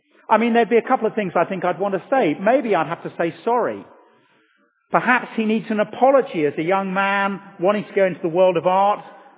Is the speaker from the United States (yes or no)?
no; England, United Kingdom; as an Englishman